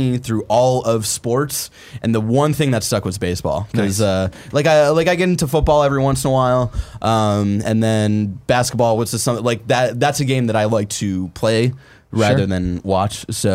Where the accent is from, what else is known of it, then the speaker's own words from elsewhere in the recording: Cleveland, Ohio, United States; I was born in the mid 90s. So like I was coming around when the Cleveland Indians, which I'm from Cleveland, was kind of having they're on the up and up.